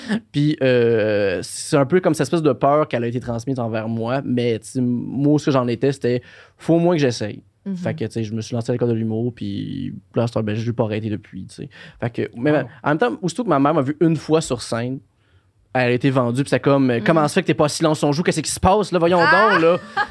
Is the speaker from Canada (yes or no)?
yes; Sainte-Mélanie, Quebec, Canada; je suis né à Sainte-Mélanie. Ben, je suis né à l'hôpital de Joliette, mais je viens de Sainte-Mélanie. J'ai grandi là, mon père a sa ferme là aussi, qui est à côté de Saint-Jean-de-Mata